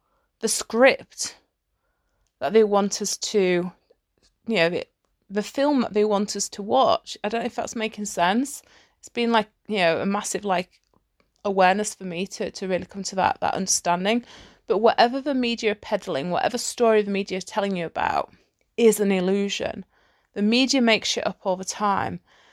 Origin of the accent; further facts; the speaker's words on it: United Kingdom; especially as like a Brit, because the British sense of humor is fucking hilarious.